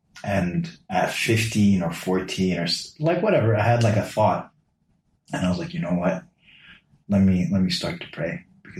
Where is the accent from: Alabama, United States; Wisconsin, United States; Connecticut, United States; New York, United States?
Connecticut, United States; Our kids growing up in Connecticut, it's like, like, only kid in your school.